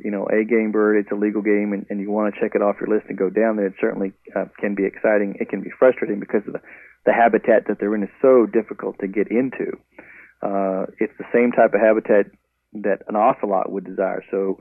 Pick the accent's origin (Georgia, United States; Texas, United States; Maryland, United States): Texas, United States; Well, I'm from South Texas, born and raised, and everything goes on the grill.